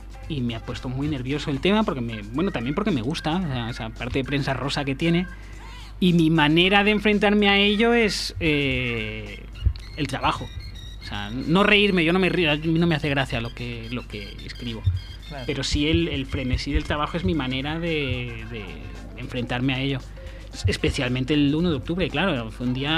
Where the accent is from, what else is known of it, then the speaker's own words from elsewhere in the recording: Catalonia, Spain; lo que no hemos querido como catalanes era simplificar el tema